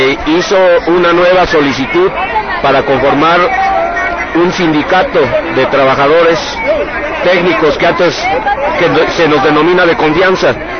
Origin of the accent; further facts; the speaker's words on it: Tabasco, Mexico; De Tabasco.